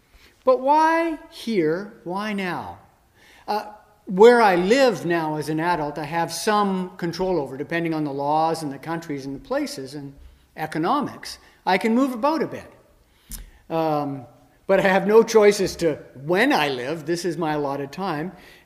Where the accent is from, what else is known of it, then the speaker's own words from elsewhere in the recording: Burnaby, British Columbia, Canada; also born or lived in Vancouver / Edmonton / Burlington / Waiuku; I was born May 22nd, 1959 in Vancouver General Hospital, and I grew up in Burnaby and spent most of my time in Edmonton and Burlington, Ontario, with a lovely year in a little village called Waiuku on the North Island of New Zealand.